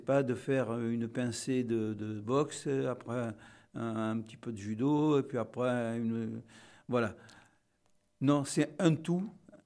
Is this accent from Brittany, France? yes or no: no; Toulon, Provence-Alpes-Côte d'Azur, France; also born or lived in United States / Japan; je suis né à Toulon. Ça a toujours été mon lieu de résidence. Mais j'ai vécu à l'étranger. J'ai vécu aux États-Unis pour une très longue période. Et j'ai vécu au Japon assez longtemps aussi.